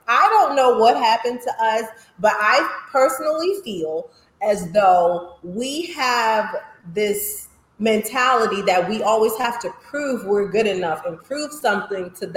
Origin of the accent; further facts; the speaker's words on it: Jamaica; You know, I'm Jamaican, so, you know, the whole block could be, you'll get a beating from everybody.